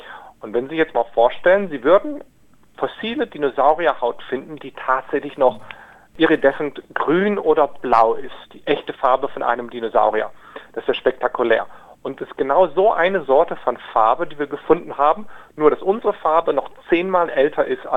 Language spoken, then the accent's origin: German; Lower Saxony, Germany; also born or lived in Freiburg; Ich habe da ziemlich lange gewohnt, aber ursprünglich komme ich aus Norddeutschland, aus Niedersachsen, in der Nähe der Grenze zu Holland.